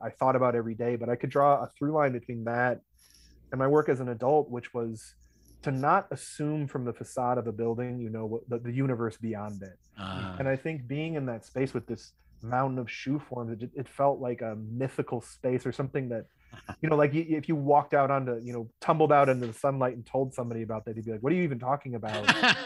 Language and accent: English; Milwaukee, Wisconsin, United States; you see the facades like that every day growing up in Milwaukee.